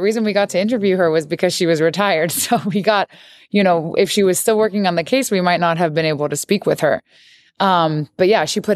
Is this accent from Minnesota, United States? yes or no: no; Miami, Florida, United States; I'm from Miami.